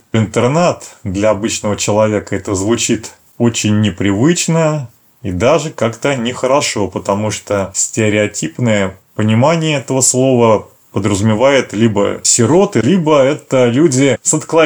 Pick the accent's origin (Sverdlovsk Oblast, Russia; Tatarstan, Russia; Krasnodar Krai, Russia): Tatarstan, Russia; Kazan; Родился я в Казани, ходил в школу общеобразовательную.